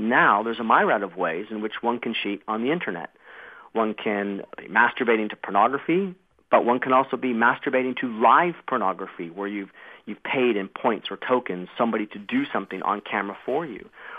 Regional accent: United States; now in England, United Kingdom; So although I'm American, I'm actually in England right now.

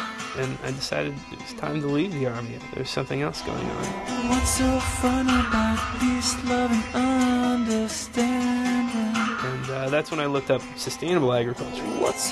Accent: New Mexico, United States; I tell people that I was from New Mexico, but then I tell people that I spent time in Iraq, and I'm no longer from New Mexico.

